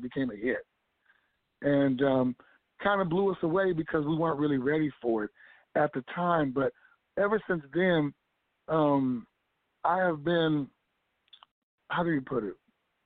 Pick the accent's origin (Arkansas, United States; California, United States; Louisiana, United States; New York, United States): California, United States; Sacramento; also born or lived in East Palo Alto; I'm originally from the Bay Area, East Palo Alto, California. Grew up in Sacramento, California, back in 1992.